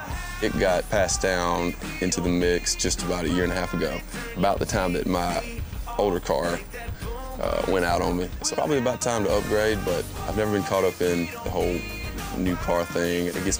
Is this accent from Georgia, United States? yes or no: yes; Cedartown, Georgia, United States; I'm from Cedartown, Georgia. It's about an hour from Atlanta. It's a small town of about 12 to 15,000 people. All my relatives were within about 10 to 15 minutes from my house.